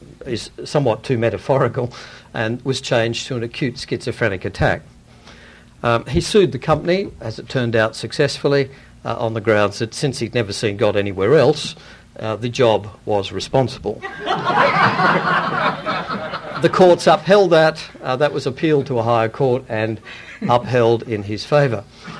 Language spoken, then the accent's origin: English; Sydney, New South Wales, Australia; when I journeyed up to the wilds of Syracuse in winter, and I'm from Sydney, and it was minus 20